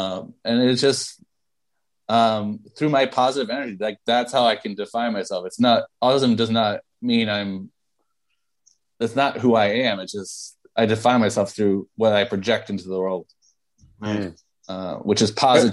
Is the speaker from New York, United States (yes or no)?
yes; New York City, New York, United States; and I'm from New York City, like, you think you're strange? Like, you should spend a week in my own neighborhood.